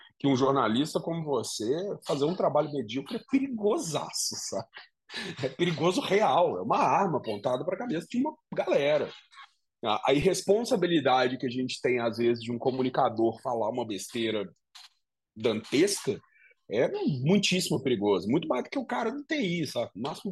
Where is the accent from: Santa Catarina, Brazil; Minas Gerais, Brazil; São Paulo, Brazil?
Minas Gerais, Brazil; bom, eu venho de Minas Gerais